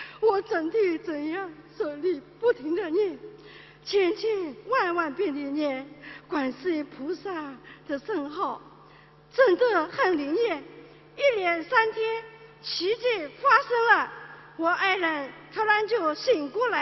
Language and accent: Chinese; Shanghai, China; 我来自上海